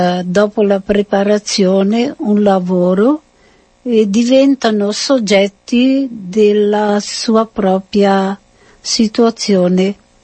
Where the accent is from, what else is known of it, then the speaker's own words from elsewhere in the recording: Treviso, Veneto, Italy; now in Brazil; sono di Treviso, sono 60 anni che sono in missione in Brasile.